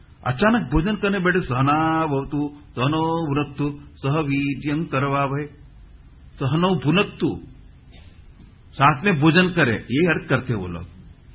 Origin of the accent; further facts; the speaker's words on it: Mumbai, Maharashtra, India; born or raised there